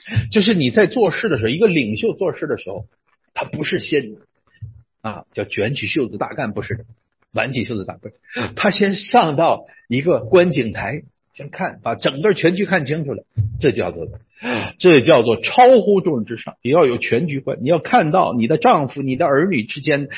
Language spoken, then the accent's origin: Chinese; Northeast China, China; 我们东北人有话直说，我们东北人可直啊！啊，俺们东北人那杆啊，俺说话直啊